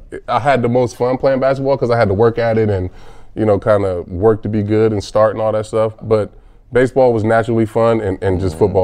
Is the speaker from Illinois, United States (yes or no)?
no; Vallejo, California, United States; Yeah, so I grew up in Vallejo, California, and it's a big sports town.